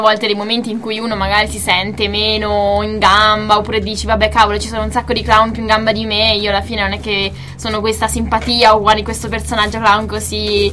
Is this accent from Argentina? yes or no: no; Japan; No, no, non vabbè, sono giapponese.